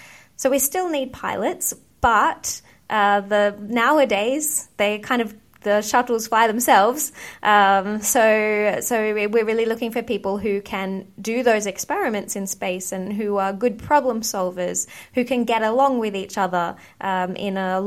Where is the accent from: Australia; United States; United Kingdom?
Australia; And as I said before, I grew up in Australia.